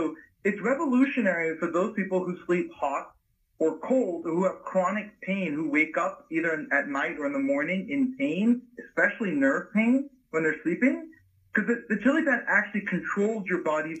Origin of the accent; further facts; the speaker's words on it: Hong Kong; I'm an Indian who grew up in Hong Kong, right next door to China.